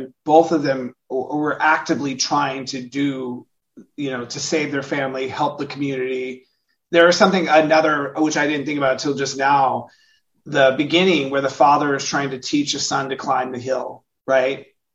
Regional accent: California, United States; Like, I'm also not a country person. I'm from California. We don't do this work, right?

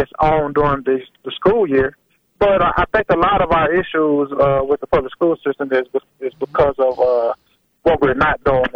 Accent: Nashville, Tennessee, United States; Yes, ma'am. I am born and raised. I grew up in Parkwood community.

